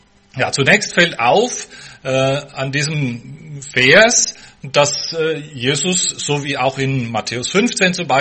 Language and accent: German; Bavaria, Germany; Also zumindest die Dörfer, wo ich aufgewachsen bin, bei Nürnberg, hat man in der Heimatkunde gelernt, dass die um 700-800 entstanden sind.